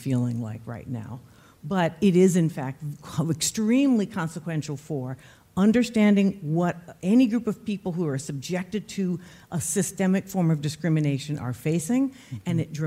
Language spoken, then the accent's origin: English; New York City, New York, United States; So I'm from New York City, and I grew up first in Harlem in the 1960s, and then we moved out to Co-op City in the Bronx